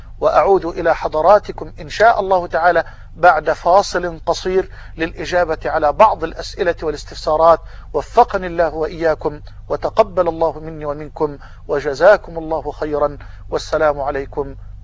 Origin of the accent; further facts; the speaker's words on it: Egypt; وأسأل الله أن يجعل بلدنا مصر واحة للأمن والأمان